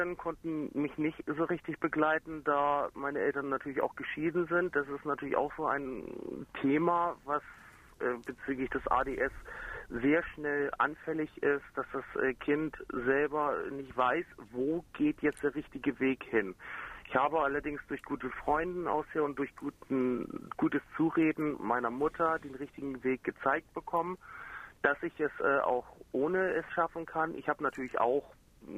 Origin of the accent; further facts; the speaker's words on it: Buchholz in der Nordheide, Lower Saxony, Germany; ich komme aus Buchholz in der Nordheide. Ich bin 27 Jahre alt, also noch ziemlich jung